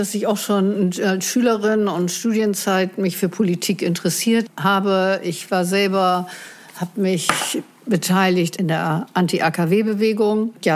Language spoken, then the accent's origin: German; Bremen, Germany; Ich selber bin Bremerin, bin in Bremen geboren und habe nur 3 Jahre meines Lebens in einer anderen Stadt verbracht.